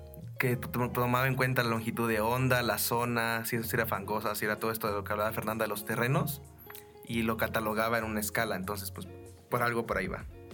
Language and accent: Spanish; Coyoacán, Mexico City, Mexico; Yo soy Coyoacán.